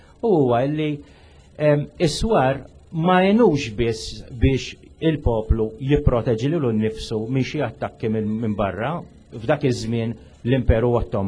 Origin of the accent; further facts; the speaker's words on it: Valletta, South Eastern Region, Malta; Jiena ma nħobx nitkellem għalkemm jiena mill-Belt u trabbejt il-Belt u nħossni li jiena mill-Belt.